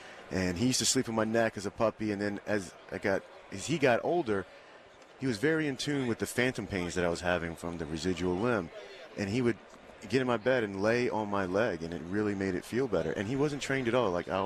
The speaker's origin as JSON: {"language": "English", "town": "Savannah", "region": "Georgia", "country": "United States", "tie": "born or raised there", "lives_now": "Madison, United States", "said": "I grew up here in Savannah, Georgia. I live in Madison, Wisconsin now."}